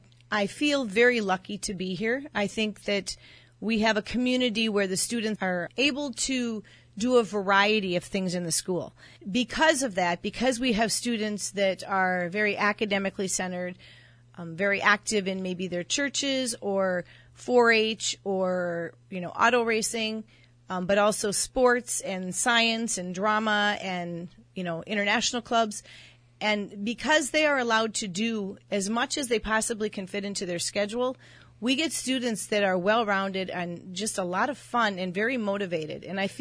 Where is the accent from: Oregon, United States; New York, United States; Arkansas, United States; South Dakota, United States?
South Dakota, United States; Pierre; also born or lived in Sioux Falls / Moorhead, Minnesota / Illinois; I am from South Dakota. I spent 7 years in Sioux Falls, and then the remainder of my schooling years I spent in Pierre, and went to college in Moorhead, Minnesota at the University of Minnesota Moorhead, and then I moved over to Illinois with my husband